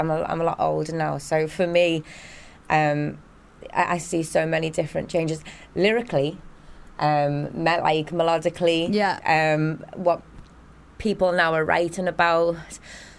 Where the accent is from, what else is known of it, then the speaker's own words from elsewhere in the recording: Liverpool, North West England, United Kingdom; But Liverpool was just always thriving with lots of musicians. So it was great. But I was only young.